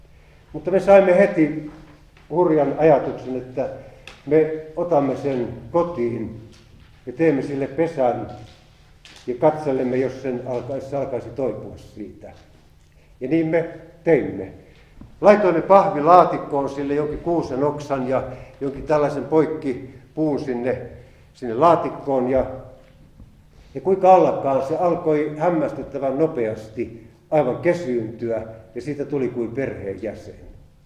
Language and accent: Finnish; Ylistaro, South Ostrobothnia, Finland; moved away; Minä olen Etelä-Pohjanmaalta Ylistaron Untavallan kylästä kotoisin, mutta vuosikymmenet ollut sieltä poissa.